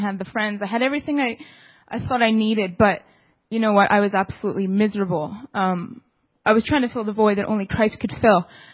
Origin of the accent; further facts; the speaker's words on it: Burnaby, British Columbia, Canada; I was born and raised in Burnaby. And I grew up in a large religious Italian Catholic family. And I'm the youngest of six.